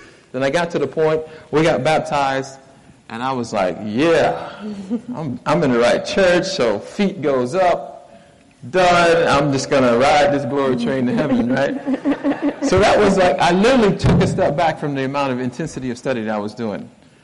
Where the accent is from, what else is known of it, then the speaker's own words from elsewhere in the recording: Miami, Florida, United States; My wife's from Bronx, New York. I'm from Miami, Fort Lauderdale area. So we moved because we read the book Country Living, and we said, we got to move into the country.